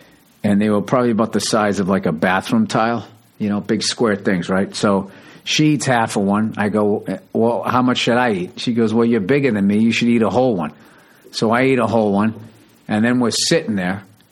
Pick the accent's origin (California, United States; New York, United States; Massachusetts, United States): Massachusetts, United States; The suburbs of Boston.